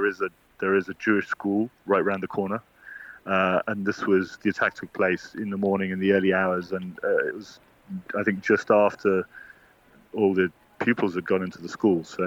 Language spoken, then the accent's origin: English; United Kingdom; as a Brit.